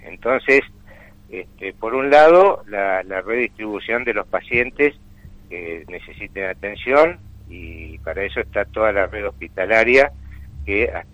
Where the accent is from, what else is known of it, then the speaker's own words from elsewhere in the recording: Argentina; Nosotros somos Argentina, y con nuestros defectos y virtudes tenemos un sistema